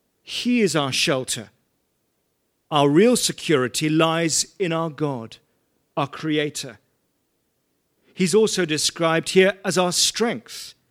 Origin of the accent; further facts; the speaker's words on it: England, United Kingdom; I was born and raised in England